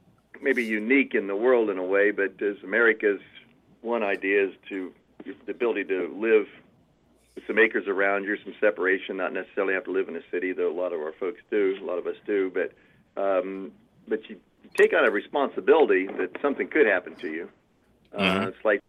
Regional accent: Dayton, Ohio, United States; I grew up in Dayton, Ohio.

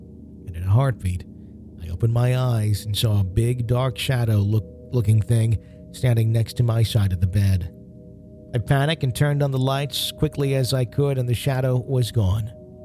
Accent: Wisconsin, United States; near the cemetery where I like to play, if you will, or liked to play as a kid, called Ryanzi in my hometown in Wisconsin.

